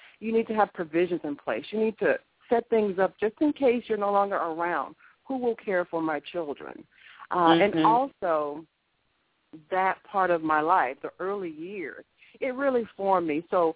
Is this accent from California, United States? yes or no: no; Augusta, Georgia, United States; Born and raised in Augusta, Georgia. And after graduating high school there in Augusta, I left and went away to college, and then returned home temporarily